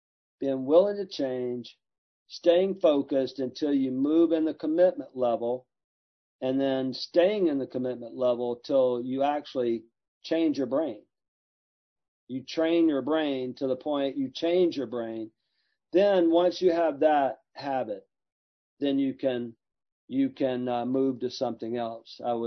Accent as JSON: {"language": "English", "region": "Alabama", "country": "United States", "tie": "born or raised there", "said": "I said, man, when I was growing up in Alabama, kids, don't listen to this. Don't do this. Okay. When you grow up in lower Alabama on welfare, you know, I didn't read books."}